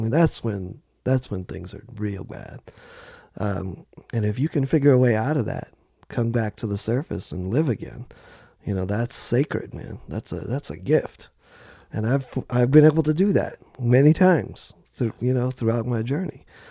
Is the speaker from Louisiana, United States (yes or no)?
yes; New Orleans, Louisiana, United States; I grew up in New Orleans, in and around New Orleans. I mean, come on, how can you not be a drummer?